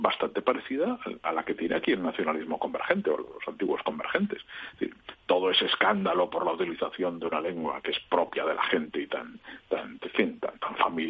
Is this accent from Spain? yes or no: yes; Galicia, Spain; Yo que soy hijo de gallegos y que además soy gallego parlante, tengo la habilidad de cualquier gallego para captar cuando la gente es gallego parlante de verdad